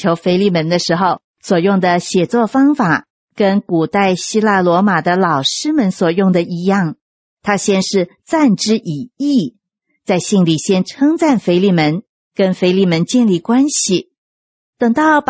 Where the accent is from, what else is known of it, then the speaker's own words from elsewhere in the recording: China; 这跟我们中国人讲礼数的风俗啊，是很接近的。